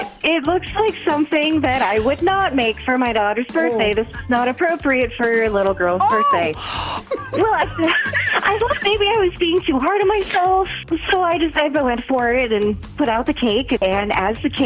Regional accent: Madison, Wisconsin, United States; I'm from Madison.

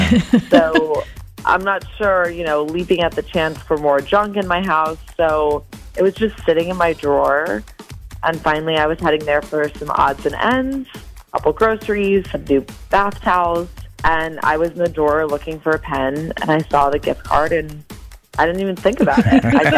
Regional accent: Monona, Wisconsin, United States; and I'm from Monona.

